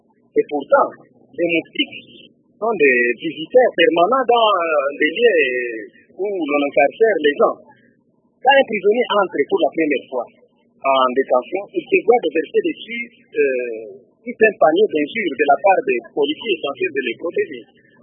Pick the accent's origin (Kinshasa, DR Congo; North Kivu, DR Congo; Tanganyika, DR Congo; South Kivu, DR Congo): Tanganyika, DR Congo; Kongolo; en particulier ici chez nous à Kongolo